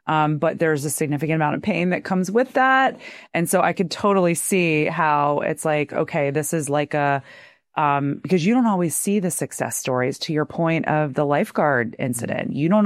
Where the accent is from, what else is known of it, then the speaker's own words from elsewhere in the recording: Cincinnati, Ohio, United States; my hometown of Cincinnati invited us up.